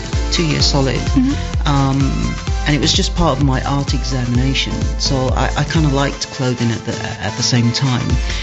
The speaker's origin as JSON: {"language": "English", "town": "Romford", "region": "London", "country": "United Kingdom", "said": "But look, we're just from Romford, mate. That's it."}